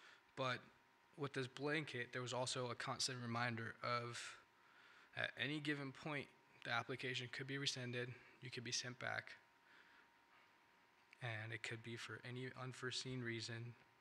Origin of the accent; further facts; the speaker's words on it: California, United States; I'm originally from California. I lived in California for the past 12, 13 years of my life. That's where I grew up.